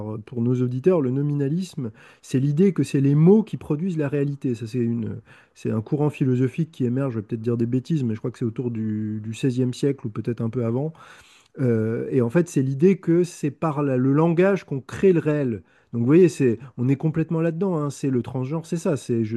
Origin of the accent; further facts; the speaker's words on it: Lunéville, Grand Est, France; Moi, je viens de Lorraine, à Lunéville